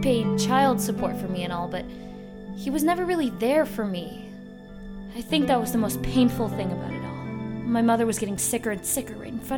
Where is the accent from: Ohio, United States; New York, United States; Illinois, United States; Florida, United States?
Illinois, United States; Chicago; I grew up in Chicago most of my life, inner city. It was okay.